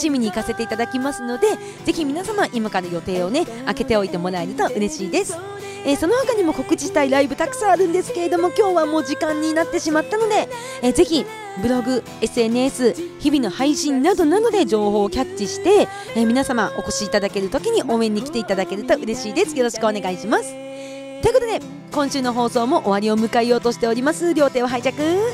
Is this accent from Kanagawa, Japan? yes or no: no; Kushiro, Hokkaido, Japan; 私の地元釧路ホームにさせていただいております